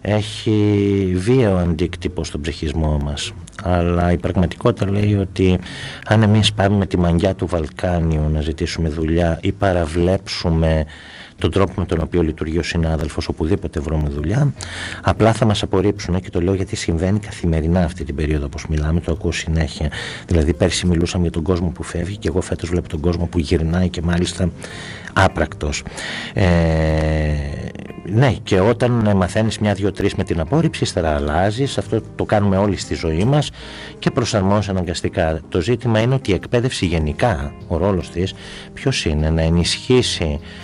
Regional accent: Greece; επειδή εγώ μεγάλωσα, ας πούμε, στην Ελλάδα τις δεκαετίες του 70 και του 80

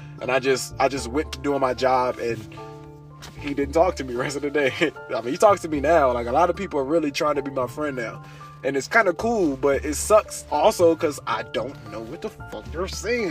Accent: Richmond, Virginia, United States; I'm from Richmond." All right, you know what I'm saying? I'm from Richmond, VA. He like, "Yeah, man, I knew you weren't from around here."

